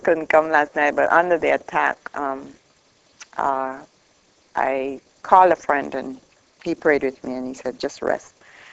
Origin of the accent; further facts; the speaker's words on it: Jamaica; I used to call myself a special child because I'm from Jamaica. It's a fairly poor country.